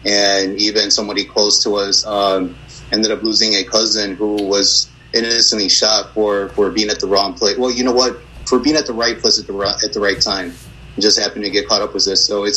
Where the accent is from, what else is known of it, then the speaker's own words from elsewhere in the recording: Chicago, Illinois, United States; You know, I'm from Brighton Park, which is kind of a sleepy yet violent neighborhood. It's very different compared to, you know, Pilsen, Back of the Yards and other places.